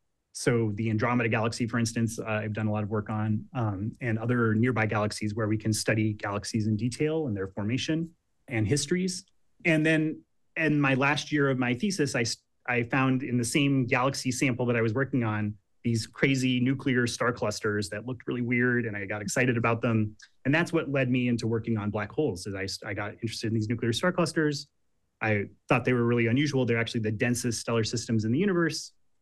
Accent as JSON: {"language": "English", "town": "Lincoln", "region": "Nebraska", "country": "United States", "tie": "born or raised there", "said": "Yeah, I grew up in Lincoln, Nebraska."}